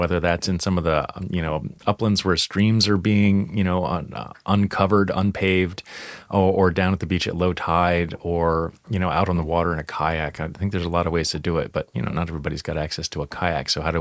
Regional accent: Baltimore, Maryland, United States; I grew up in Baltimore, and Baltimore's inner harbor is a very polluted place.

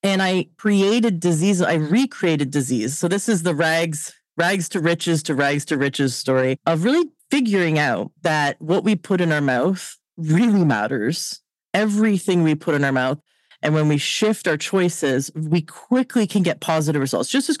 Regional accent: Canada; Because I'm from Canada.

